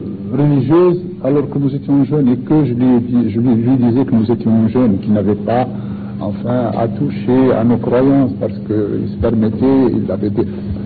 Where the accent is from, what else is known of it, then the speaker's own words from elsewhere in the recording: Maghnia, Tlemcen Province, Algeria; Un professeur, alors que je venais de mon village, de Marnia, petit village, j'allais à Tlemcen